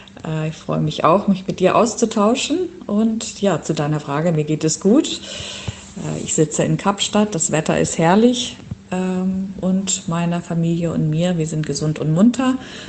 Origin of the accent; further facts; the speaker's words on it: Schleswig-Holstein, Germany; also born or lived in Göttingen; Ich bin geboren in Schleswig-Holstein und auch aufgewachsen und bin zum Studium dann zunächst nach Göttingen gegangen